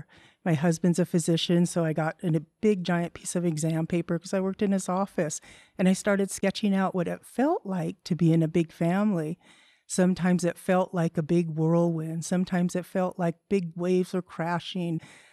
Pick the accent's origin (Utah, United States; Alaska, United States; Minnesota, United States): Alaska, United States; Ketchikan; I'm Mandan Hidatsa from the Mandan Hidatsa Rikara Nation in North Dakota. And I'm Tsimshian, and that means I'm from Alaska, Ketchikan. I grew up in a great big Native family